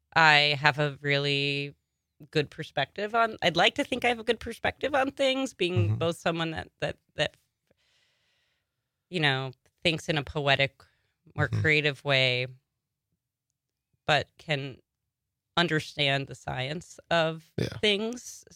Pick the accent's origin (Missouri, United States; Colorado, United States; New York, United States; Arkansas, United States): New York, United States; Long Island; I'm from Long Island originally.